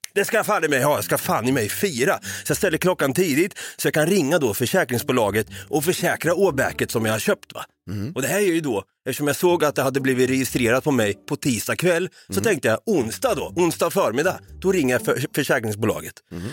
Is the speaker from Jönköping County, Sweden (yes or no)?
no; Ystad, Skåne, Sweden; Nej, det är jag inte. Jag är från Ystad.